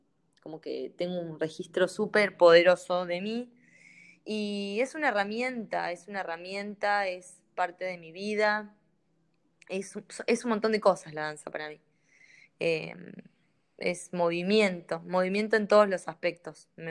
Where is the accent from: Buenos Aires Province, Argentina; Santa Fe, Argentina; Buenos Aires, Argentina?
Santa Fe, Argentina; San Cristóbal; Soy de un pueblito de Santa Fe que se llama San Cristóbal. Sí. Yo digo pueblito, pero en realidad es una ciudad, pero es muy chiquito.